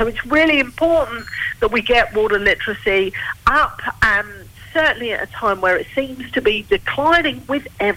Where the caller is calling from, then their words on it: Sydney, New South Wales, Australia; We're based in Sydney.